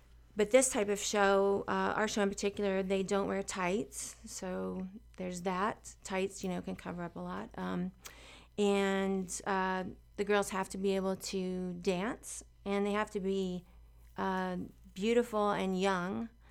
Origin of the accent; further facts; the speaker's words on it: Charleston, United States; now in Las Vegas, United States; Even when I was growing up in Charleston, I would see Las Vegas on award shows and think, you know, oh my gosh, I've got to go there one day. And so I just loved it when I got here.